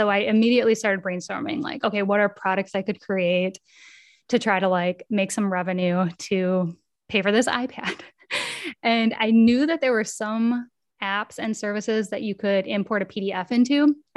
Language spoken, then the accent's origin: English; Minnesota, United States; now in Denmark; my shop is based in Minnesota, my home state. My products are produced on a woman-owned printing press in Minnesota. I live in Denmark.